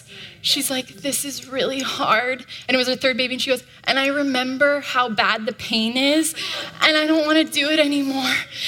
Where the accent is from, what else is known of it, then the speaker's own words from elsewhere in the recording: Los Angeles, California, United States; And I grew up here in Los Angeles. I was the youngest of four children.